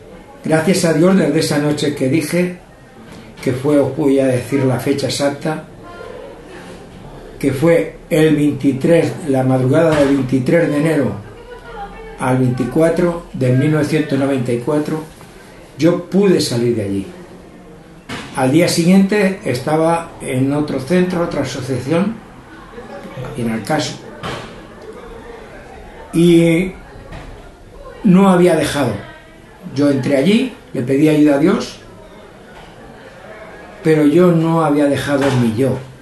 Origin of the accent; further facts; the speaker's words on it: Almansa, Castilla-La Mancha, Spain; también era confitero, soy de Almansa